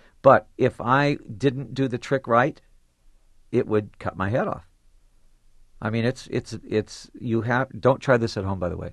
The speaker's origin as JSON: {"language": "English", "town": "Detroit", "region": "Michigan", "country": "United States", "tie": "born or raised there", "said": "It was the fact that, in fact, I was from Detroit, where you better. I had a lot of fights when I was a little kid in Detroit. And then when we moved back to Detroit, again, back to the toughest neighborhoods in the world"}